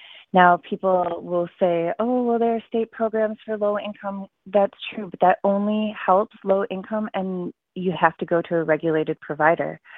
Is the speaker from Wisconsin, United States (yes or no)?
yes; Merrill, Wisconsin, United States; also born or lived in Wausau, United States; I was born and raised in Merrill, Wisconsin. I lived a lot of my life in Wausau.